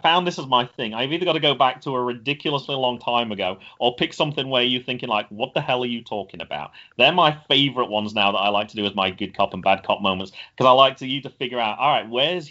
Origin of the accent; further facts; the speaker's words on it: United Kingdom; Or they certainly did when I grew up